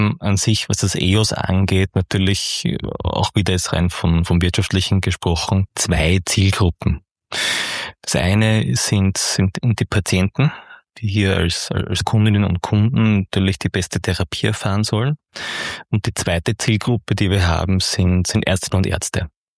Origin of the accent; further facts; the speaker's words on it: Neustadt, Germany; Also ich bin in Neustadt geboren, bin hier aufgewachsen, bin weiterhin wohnhaft hier, habe jetzt hier mein Hauptwohnsitz gemeinsam mit meiner Frau und meinen vier Kindern.